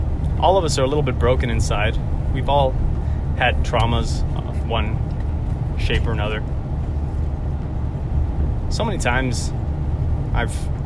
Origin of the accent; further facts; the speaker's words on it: Florida, United States; I am driving the 1,800 mile journey back to my home state in Florida.